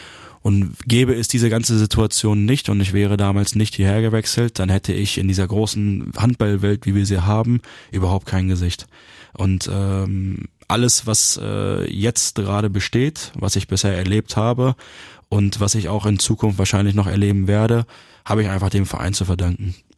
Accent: Hanover, Lower Saxony, Germany; Ich komme aus Hannover, meine Eltern wohnen in Hannover, meine Familie wohnt in Hannover, meine Schwester.

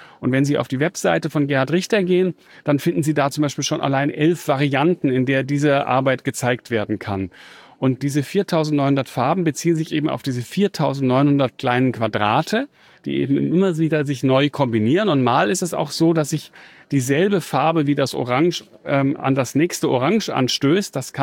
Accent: Munich, Bavaria, Germany; Also ich bin in München aufgewachsen

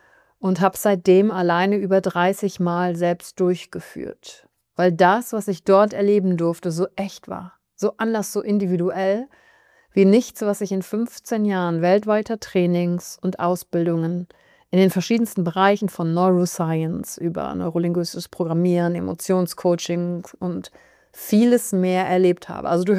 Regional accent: Wülfrath, North Rhine-Westphalia, Germany; Ich bin in Wülfrath groß geworden, das ist in der Nähe von Wuppertal, und als Einzelkind.

